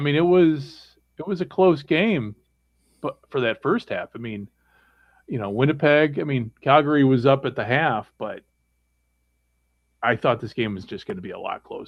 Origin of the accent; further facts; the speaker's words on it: United States; just how much to me at least better the CFL game is than you know what we grew up with in the States.